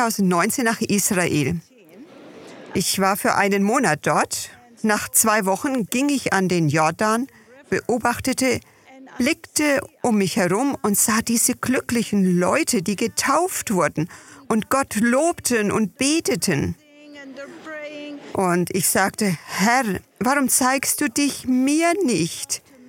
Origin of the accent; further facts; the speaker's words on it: Lebanon; now in Canada; Aus Kanada. Aber ursprünglich bin ich Libanesin aus dem Libanon. Ich bin gebürtige Katholikin und auch so aufgezogen worden in einem jesuitischen Internat im Libanon.